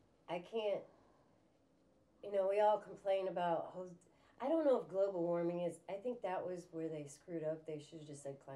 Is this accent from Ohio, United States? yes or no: yes; Loudonville, Ohio, United States; because Matt's from here, and I'm from Loudonville.